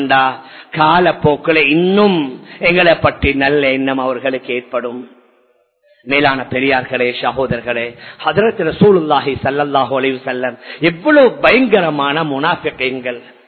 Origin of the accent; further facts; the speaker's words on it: Sri Lanka; அதான் நாங்களும் இலங்கையர்கள். நாங்க இந்த நாட்டுடைய பிரஜைகள்.